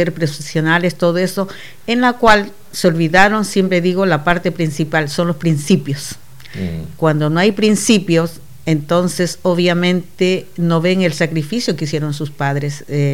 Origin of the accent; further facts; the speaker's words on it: Peru; moved away as an adult; also born or lived in Uruguay; yo nací en Uruguay, soy de padre de Valencia y madre peruana, pero cuando se separaron me llevaron al Perú.